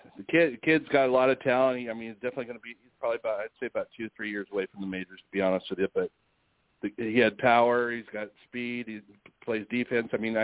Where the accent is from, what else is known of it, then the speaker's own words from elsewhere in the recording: Seattle, Washington, United States; I grew up in the Seattle area, and me and my older brother, we went to a Catholic high school, now called Bishop Blanchette